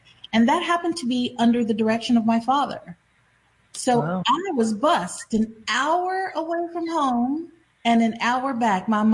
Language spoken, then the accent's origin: English; Seattle, Washington, United States; Growing up in Seattle with such a very tiny fraction of this population is Black, I came across growing up plenty of white folks that had never interacted with Black people in their lives.